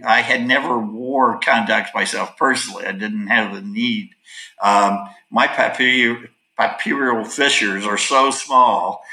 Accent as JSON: {"language": "English", "region": "Texas", "country": "United States", "tie": "born or raised there", "said": "in Texas? That's right. Yeah."}